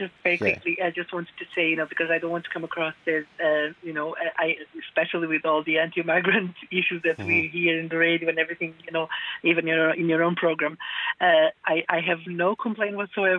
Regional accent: Lisbon, Portugal; now in Galway, Ireland; I am actually from Galway, well, originally from Lisbon, but living in Galway now for the last 25 years.

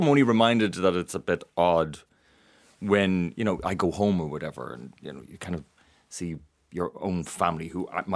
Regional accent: Craigavon, Northern Ireland, United Kingdom; I grew up in North Armagh in a place called Craigavon.

